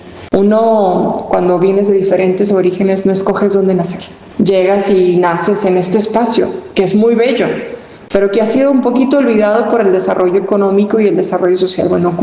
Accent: Jalisco, Mexico; en nuestra raíz natal, como jaliscienses, como mexicanos

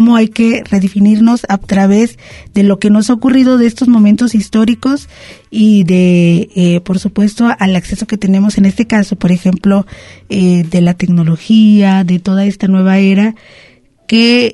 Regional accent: Mexico; quienes somos mexicanos y, por supuesto, habitamos esta nación.

